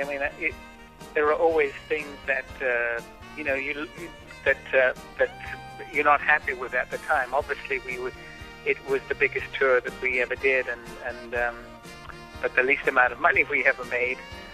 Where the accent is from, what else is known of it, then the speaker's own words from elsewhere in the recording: England, United Kingdom; because I am English, that was a huge thrill for me.